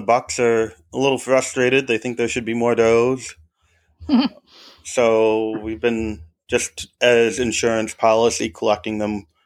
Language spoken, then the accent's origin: English; New York, United States; We're from Central New York.